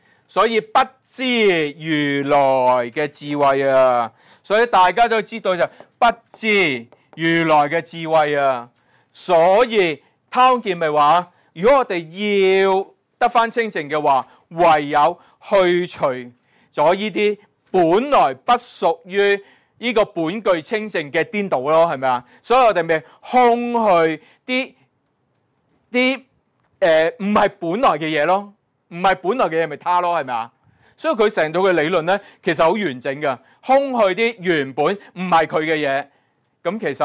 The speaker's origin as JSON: {"language": "Cantonese", "country": "Hong Kong", "tie": "born there", "said": "我啲廣東話啫，但我喺香港出世喎"}